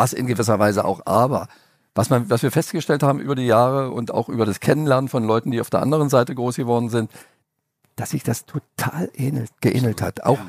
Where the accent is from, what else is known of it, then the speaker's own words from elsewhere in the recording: Saxony-Anhalt, Germany; Ja, und ich komme ja aus Sachsen-Anhalt. Wir hatten so ein bisschen Westempfang